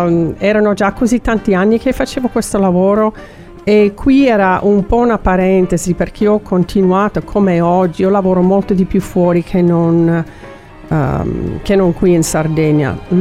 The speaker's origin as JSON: {"language": "Italian", "town": "Seattle", "region": "Washington", "country": "United States", "also_born_or_lived": "New York", "second_language": "Italian", "moved": "as an adult", "lives_now": "Italy", "said": "Allora, io sono statunitense, sono della zona di Seattle, però sono venuta via piuttosto giovane, 19 anni, sono stata 8 anni a New York"}